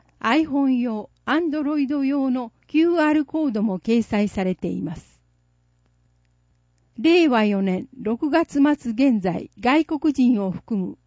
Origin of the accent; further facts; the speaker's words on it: Kawakami, Okayama, Japan; 私の生まれ育った川上町にも … があり、小学校の運動会で毎年踊っていたことを思い出します。